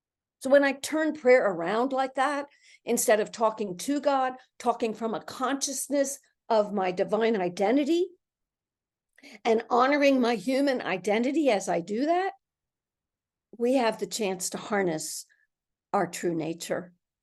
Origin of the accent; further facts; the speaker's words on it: Philadelphia, Pennsylvania, United States; when I was young and living in Philadelphia, my hometown, watching the Eagles with my family on Sunday afternoon, right?